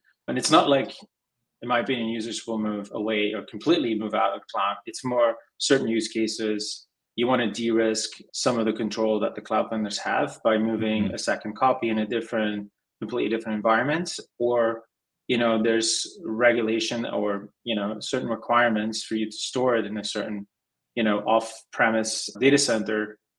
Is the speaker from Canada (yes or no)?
no; Belgium; now in United States; And then after that, I moved to the US. I'm originally from Belgium